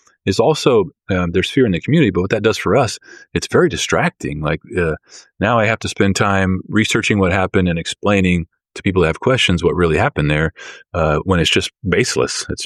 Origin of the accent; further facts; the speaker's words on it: Stockton, California, United States; And I was raised in Stockton my whole life, right? And my father was a cop there too.